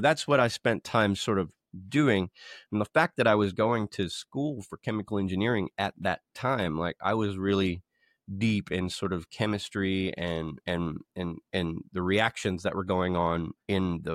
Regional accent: Midland, Texas, United States; I come from West Texas, lots of barbecue and lots of oil out there.

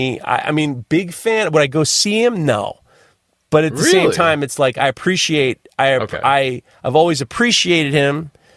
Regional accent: New York, United States; I'm from New York.

